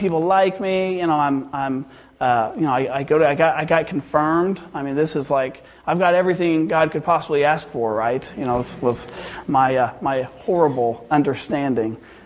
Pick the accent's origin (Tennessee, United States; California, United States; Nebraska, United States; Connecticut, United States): Nebraska, United States; And so, you know, I was raised, as Damon said, I was raised in Nebraska. I'm a Cornhusker.